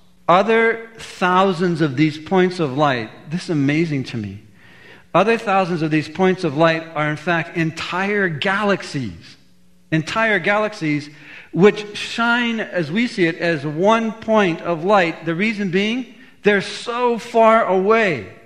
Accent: California, United States; When I was a kid growing up in Orange County, out in California, it was called that because here was this little town called Anaheim, about 70,000 people

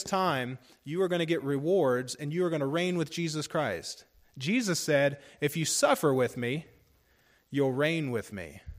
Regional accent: United States; born there; I was born in America, greatest country on earth.

